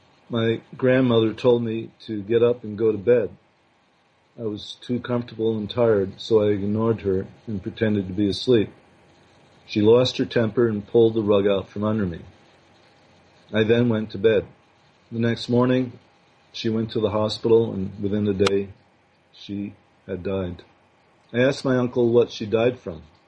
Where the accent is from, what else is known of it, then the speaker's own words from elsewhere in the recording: Plainfield, Connecticut, United States; born there; born on April 27th, 1948, the second child of … in Plainfield, Connecticut.